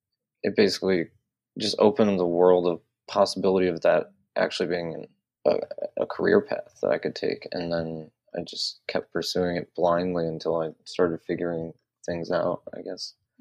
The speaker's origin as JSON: {"language": "English", "town": "Detroit", "region": "Michigan", "country": "United States", "tie": "born or raised there", "said": "especially because I grew up in North Detroit, and that's just kind of not something people do."}